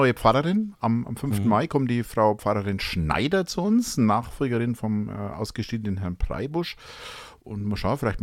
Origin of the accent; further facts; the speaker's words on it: Hof, Bavaria, Germany; Ich komme aus Hof, ist 9 Monate Winter und 3 Monate kalt.